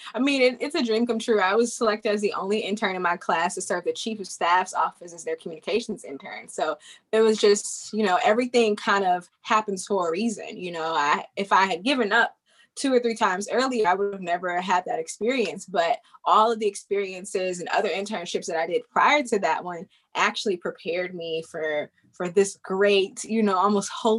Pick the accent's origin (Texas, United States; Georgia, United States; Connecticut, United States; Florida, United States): Georgia, United States; moved away as an adult; also born or lived in Kentucky; now in Washington, D.C., United States; actually moved to DC about 5 years ago to pursue a career in politics, but I'm originally from Georgia, even though I'm a military kid and I was born in Kentucky.